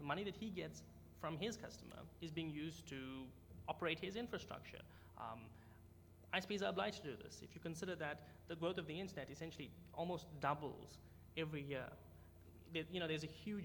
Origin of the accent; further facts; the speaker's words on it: South Africa; The caveat is that I'm not American. I'm from South Africa.